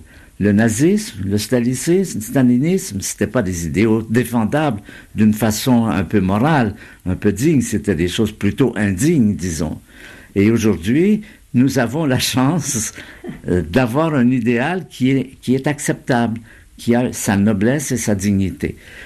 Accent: Quebec, Canada; moi, quand j'étais enfant, j'étais au Québec et j'étais un bon catholique, croyant, tout ça.

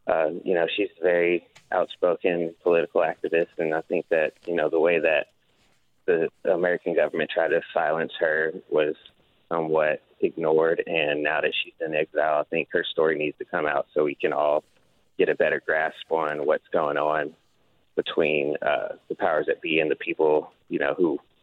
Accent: Germany; I grew up in Germany as a kid, and we were over there as the Berlin Wall was coming down.

